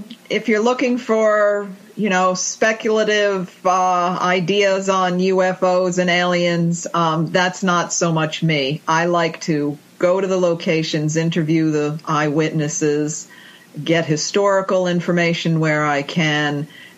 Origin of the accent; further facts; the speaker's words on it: New York, United States; And growing up in the Hudson Valley, it just seemed to be the normal thing. Everyone had sightings.